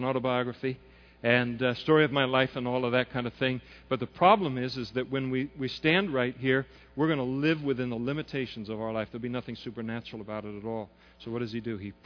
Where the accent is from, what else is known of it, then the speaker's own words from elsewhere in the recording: United States; And you look and you think, man, I am one American here at a time where Americans are not that popular right now.